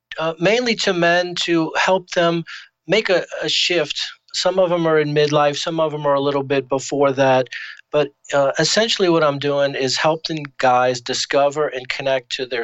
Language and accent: English; Baton Rouge, Louisiana, United States; I'm driving down a pretty big thoroughfare in my hometown of Baton Rouge